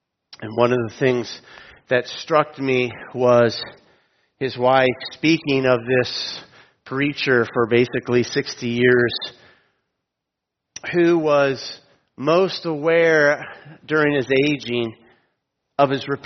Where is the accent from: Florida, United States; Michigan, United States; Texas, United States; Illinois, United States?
Florida, United States; Tallahassee; accent: Tallahassee; I didn't say it was my Tallahassee accent, but anyone from Florida knows that there aren't many accents in Florida South.